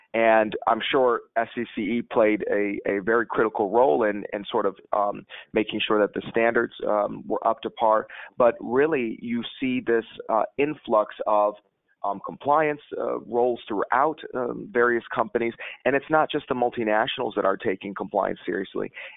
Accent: Chicago, Illinois, United States; moved away as an adult; also born or lived in California; now in Dubai, United Arab Emirates; Yeah, so actually I'm from Chicago, born and raised. I attended university in California, and I came to Dubai in 2008 in the midst of the financial crisis.

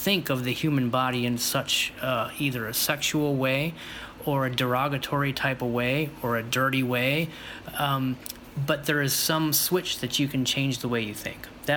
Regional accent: Cleveland, Ohio, United States; also born or lived in Fort Lauderdale, Florida; When I was very young, my parents moved us up to the Cleveland, Ohio area, and that's where I did most of my growing up until I was in my early 20s

